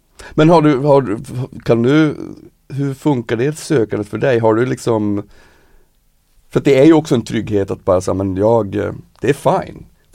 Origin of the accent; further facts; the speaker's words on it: Piteå, Norrbotten County, Sweden; moved away as an adult; Det är konstigt att jag flyttade när jag var 18 från Piteå.